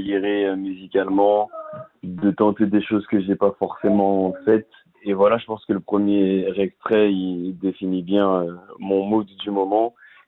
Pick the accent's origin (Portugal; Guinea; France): Guinea; C'est un Guinéen, je suis un Guinéen aussi.